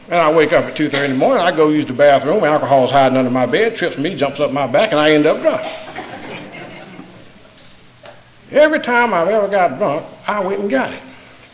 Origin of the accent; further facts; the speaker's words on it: North Carolina, United States; I was born and raised in Cleveland County, North Carolina. And back then, Cleveland County was nothing but cotton fields and corn fields.